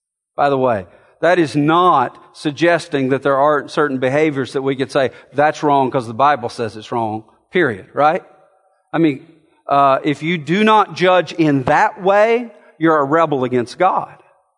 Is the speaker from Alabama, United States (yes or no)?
yes; Alabama, United States; You know, I'm from the South. I'm from Alabama